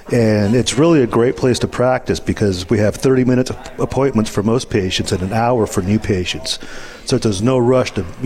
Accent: New Orleans, Louisiana, United States; I moved around a lot when I was a kid, but yeah. I'm from the city originally.

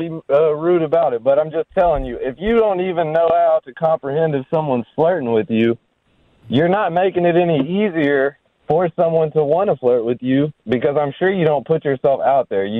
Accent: Memphis, Tennessee, United States; I'm from Memphis originally.

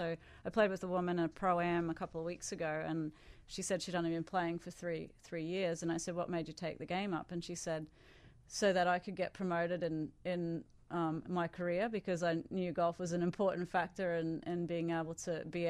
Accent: Australia; Well, when I was growing up in Australia, for the most part of my childhood, we had two television stations.

